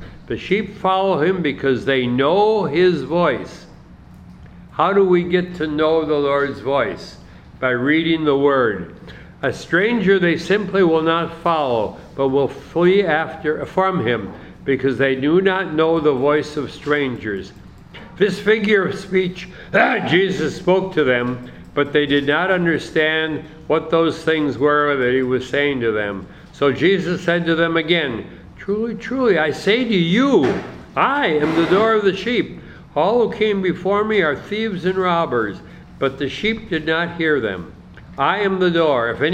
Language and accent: English; Green Bay, Wisconsin, United States; I remember growing up in Green Bay, Wisconsin, and all my playmates were Catholic